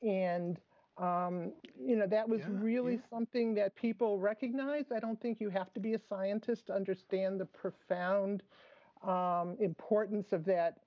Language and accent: English; Detroit, Michigan, United States; I grew up in Detroit.